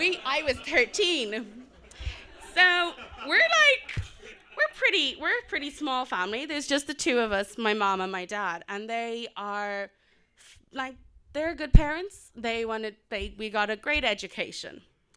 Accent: South Africa; also born or lived in Indonesia / Kenya; So we grew up travelling around the world. We're born in Indonesia, lived in Kenya and in South Africa. And our parents are white, we're not. And we grew up in South Africa after apartheid.

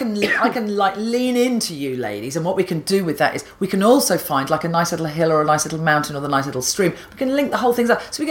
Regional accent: East Midlands, United Kingdom; So I grew up in Rutland. It's so fine. You don't need to know it, because it's okay that you don't, because it's the smallest county in England.

